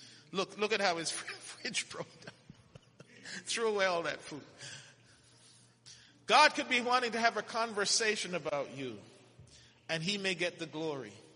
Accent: Jamaica; born there; Well, I was born in Jamaica.

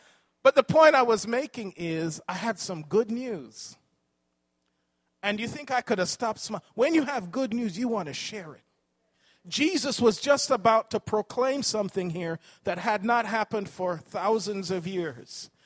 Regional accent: London, United Kingdom; because you know we grew up in London, England.

